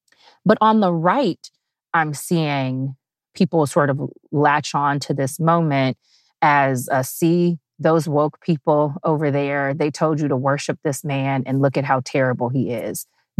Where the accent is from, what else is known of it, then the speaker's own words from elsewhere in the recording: California, United States; I grew up in California, and so for most of my life have thought about Cesar Chavez as a civil rights icon.